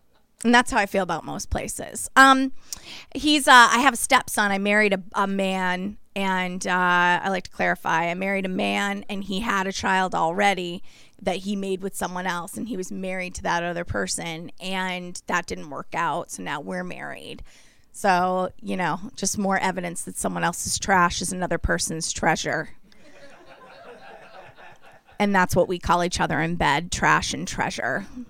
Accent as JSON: {"language": "English", "region": "Maine", "country": "United States", "tie": "born or raised there", "said": "I grew up in Maine. Oh. I was the homecoming queen of my town, if that tells you anything."}